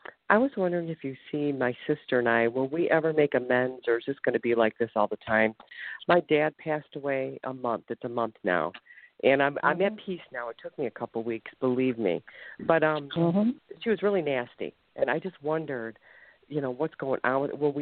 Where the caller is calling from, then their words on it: Ohio, United States; I'm calling from Ohio